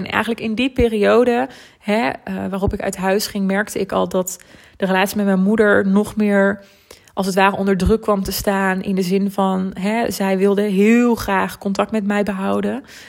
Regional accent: Gelderland, Netherlands; Ik kwam uit de Betuwe, dus dat lag allemaal redelijk in de buurt.

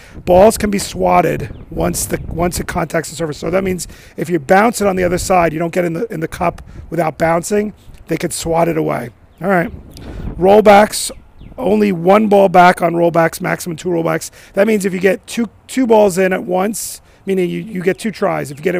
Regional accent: Long Island, New York, United States; the biggest one I did find is actually on my hometown, or at least my home area of Long Island.

